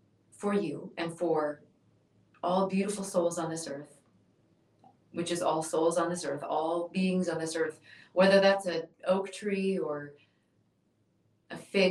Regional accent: Sauk Rapids, Minnesota, United States; I lived next to a huge forest growing up in Sauk Rapids, Minnesota.

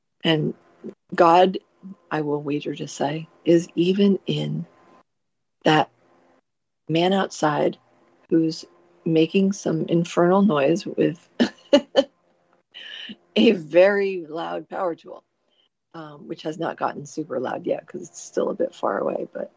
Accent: New Jersey, United States; accent: Jersey; So yeah, my Jersey accent comes out when I say the like things like water and chocolate.

